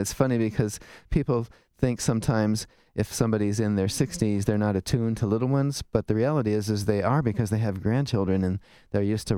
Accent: Twinsburg, Ohio, United States; I grew up in Twinsburg, and I was the number one caddy at Chagrin Valley Country Club when I was 12.

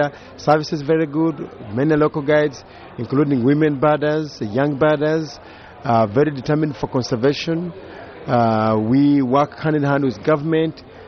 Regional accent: Uganda; accent: Ugandan; my accent, Ugandan accent of British origin.

